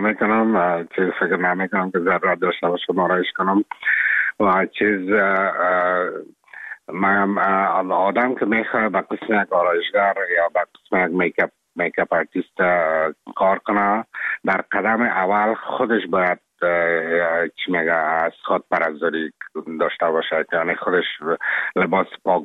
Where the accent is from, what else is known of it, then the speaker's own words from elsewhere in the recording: Afghanistan; now in Czech Republic; من افغان هستم، از افغانستان هستم